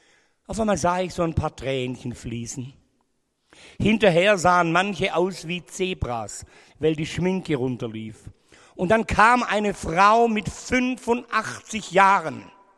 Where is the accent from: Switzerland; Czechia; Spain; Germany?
Germany; Ulm, Baden-Württemberg; born there; Ihr Lieben, ich bin ganz in der Nähe von hier geboren. Kennt ihr Ulm-Wieblingen? Ich bin in Wieblingen geboren